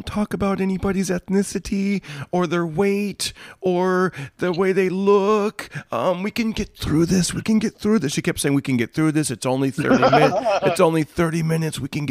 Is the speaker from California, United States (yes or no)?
yes; Fresno, California, United States; now I do talk about myself growing up in Fresno in a Latino neighborhood